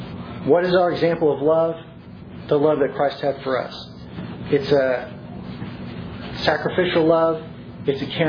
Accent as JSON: {"language": "English", "region": "Oklahoma", "country": "United States", "said": "It's encouraging when I'm from Oklahoma, I go up there every once in a while."}